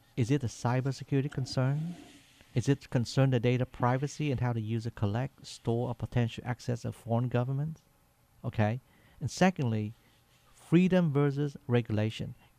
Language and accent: English; Vietnam; I'm from Vietnam.